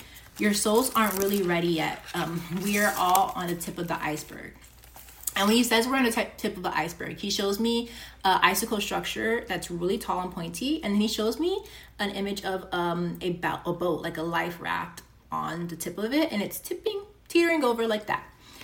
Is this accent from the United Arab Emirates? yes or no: no; United States; I grew up in the States and there was this like book where it would show animals morphing into humans.